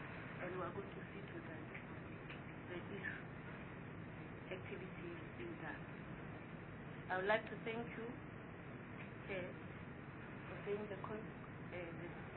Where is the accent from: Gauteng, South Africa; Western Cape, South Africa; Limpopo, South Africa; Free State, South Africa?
Free State, South Africa; especially in the Free State, I'm from the Free State